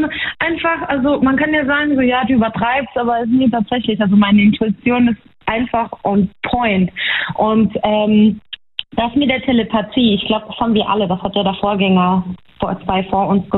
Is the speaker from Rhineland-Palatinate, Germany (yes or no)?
yes; Baumholder, Rhineland-Palatinate, Germany; Ich bin aus der Pfalz, aus Baumholder.